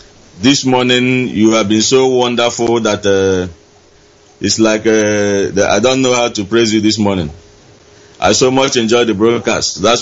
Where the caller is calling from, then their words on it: Aba, Abia, Nigeria; I'm calling from Aba.